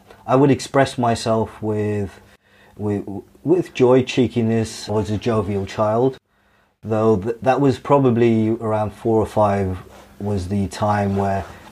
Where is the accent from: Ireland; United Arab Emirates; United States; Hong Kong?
United Arab Emirates; Dubai; my life growing up in Dubai was very free. My mum was quite free with myself. I went to a British school.